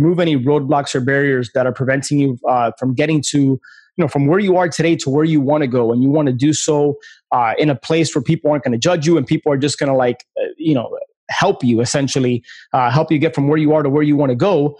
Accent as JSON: {"language": "English", "town": "Miami", "region": "Florida", "country": "United States", "tie": "born or raised there", "said": "Being born and raised in Miami, my family and I have always visited and spent some time in the Florida Keys."}